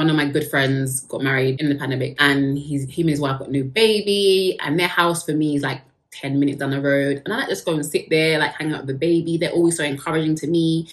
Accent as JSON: {"language": "English", "country": "United Kingdom", "said": "I am British, so we love tea over here."}